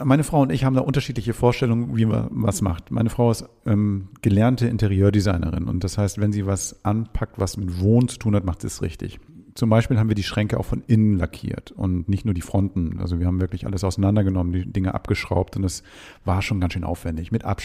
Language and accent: German; Hamburg, Germany; Ich komme aus Hamburg und habe dadurch die Nähe zur See